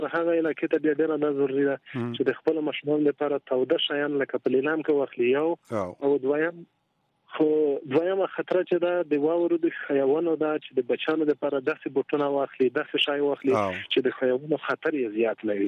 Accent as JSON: {"language": "Pashto", "region": "Paktika", "country": "Afghanistan", "said": "او زه خپل له پکتیکا نه یم خاص له پکتیکا بیا نو له سواله"}